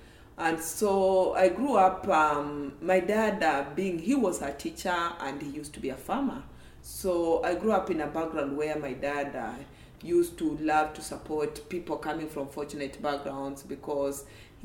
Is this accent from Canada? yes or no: no; Kenya; So I grew up in the rural part of Kenya. In Kenya, Nairobi is the capital city for Kenya